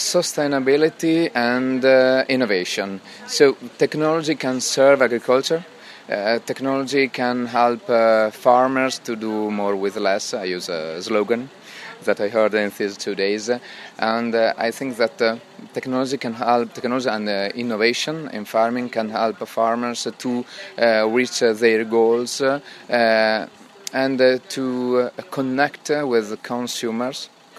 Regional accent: Emilia-Romagna, Italy; English is a second language; I'm from Italy, as you can hear from my pronunciation. I live 60 kilometers from the Adriatic Sea, and it's Emilia-Romagna region.

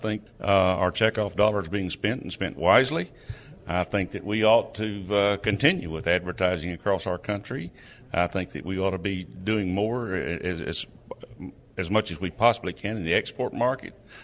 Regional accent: Arkansas, United States; from Arkansas

